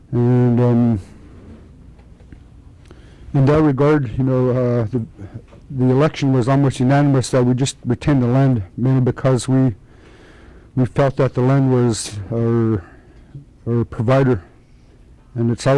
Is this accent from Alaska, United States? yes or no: yes; Iliamna, Alaska, United States; I come from Ilam